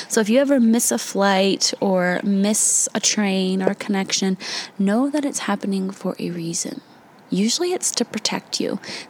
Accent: New England, United States; Growing up in New England, everything is so fast-paced, go, go, go. I love it up there, but people are not as friendly, not nearly as friendly.

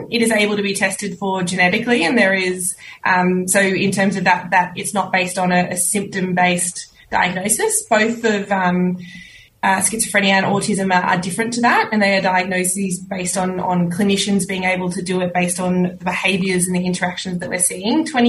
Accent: Sydney, New South Wales, Australia; I'm from Sydney. I live in Sydney now and still based here. I've moved away and done a few things in all over places in the world, and I've ended up 5 kilometres from where I grew up.

